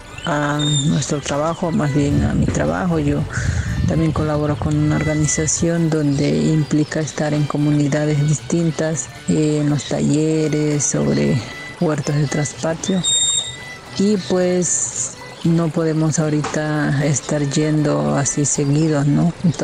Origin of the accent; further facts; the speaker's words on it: Paso de la Reina, Oaxaca, Mexico; de la costa de Oaxaca. Mi comunidad se llama Paso de la Reina.